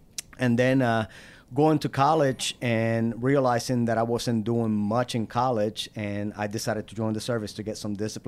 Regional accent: Guanica, Puerto Rico; But I was born and raised in Puerto Rico, southwest corner of the island, a place called Guanica. Grew up fairly poor.

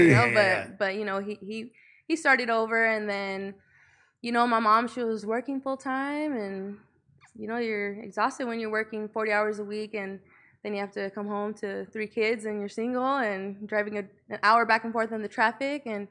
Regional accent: Los Angeles, California, United States; I'm from Northeast LA, Highland Park.

